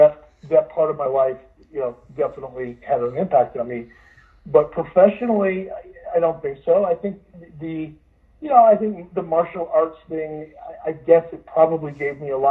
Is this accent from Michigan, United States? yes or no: yes; Detroit, Michigan, United States; Oh, Bobo Brazil was a big name growing up in Detroit.